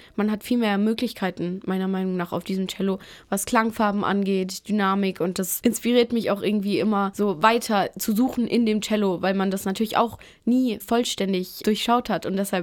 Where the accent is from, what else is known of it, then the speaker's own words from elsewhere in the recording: Karlsruhe, Baden-Württemberg, Germany; Also ich komme ja aus Karlsruhe. Also ich bin hier geboren und auch aufgewachsen.